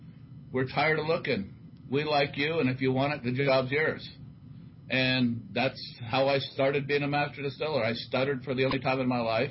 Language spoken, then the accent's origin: English; Dayton, Ohio, United States; Well, I grew up just outside of Dayton, Ohio, in kind of a – I'll classify it as a lower blue-class collar community